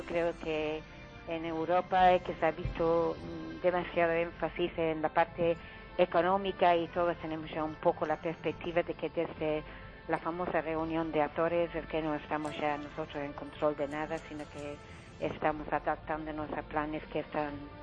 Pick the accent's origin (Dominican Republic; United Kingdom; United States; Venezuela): United Kingdom; Scotland; Spanish is a second language; yo tengo distinta perspectiva porque soy escocesa y hemos pasado por muchos referéndums ya